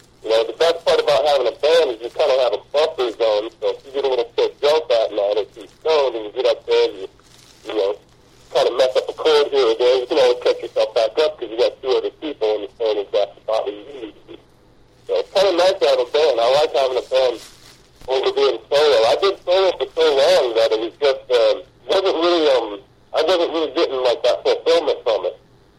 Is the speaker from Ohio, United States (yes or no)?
no; Phoenix, Arizona, United States; I'm from Phoenix, Arizona, and I played in a solo acoustic for the last 3 years.